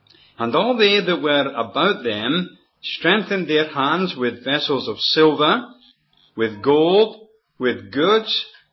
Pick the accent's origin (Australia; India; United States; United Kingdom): United Kingdom; Scotland; gather very quickly that I'm from Scotland, and you may be pleased to know that I brought this good weather with me.